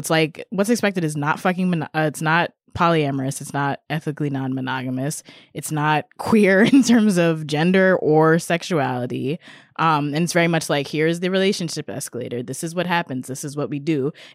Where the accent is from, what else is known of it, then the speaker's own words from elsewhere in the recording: New York, United States; Yeah, we're from New York.